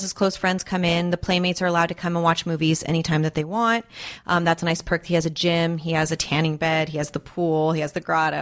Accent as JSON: {"language": "English", "town": "Valencia", "region": "California", "country": "United States", "also_born_or_lived": "Las Vegas", "said": "Valencia."}